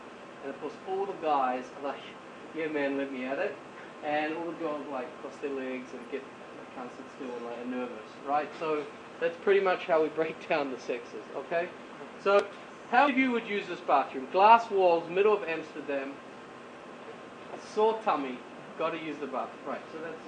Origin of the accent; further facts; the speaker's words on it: New Zealand; Now, when I grew up in New Zealand, besides, you know, sheep and stuff like that, which was pretty much all we had to worry about, okay?